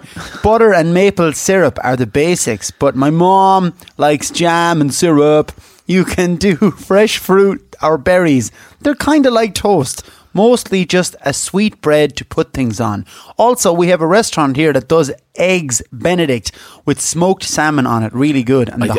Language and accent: English; Ireland; Knowing that not all countries are as open to the LGBT community as us Irish, I said, if you have a problem with it, you should change somewhere else.